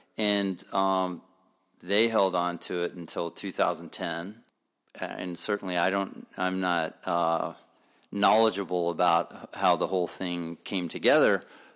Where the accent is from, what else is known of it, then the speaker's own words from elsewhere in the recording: Lexington, United States; that never came to mind as I was growing up in Lexington.